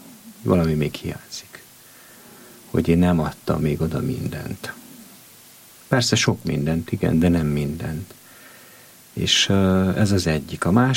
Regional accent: Satu Mare County, Romania; én ugye Szatmári vagyok, Parciumi.

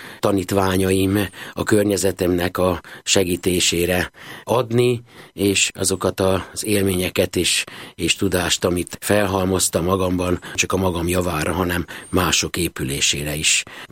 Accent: Székely Land, Romania; Én Erdélyből, Székelyföldről származom, és a szüneteimet, a nyári vakációt nagyszüleimnél töltöttem falun

